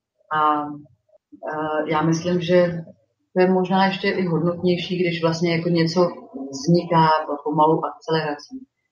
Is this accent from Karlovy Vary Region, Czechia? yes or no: yes; Cheb, Karlovy Vary Region, Czechia; also born or lived in Klášterec / Most / Prague; now in Cheb, Czechia; Cheb mám ráda, je to moje rodné město, moje rodná rouda. Chvíli jsem žila v Klášterci, chvíli jsem studovala a žila v Mostě, skoro 20 let jsem žila v Praze